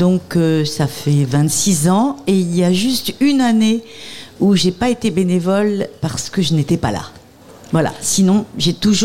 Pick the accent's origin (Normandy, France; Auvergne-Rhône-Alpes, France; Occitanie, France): Occitanie, France; moi je viens du Sud et j'ai mes amis du Sud que je retrouve, ils reviennent depuis l'Aude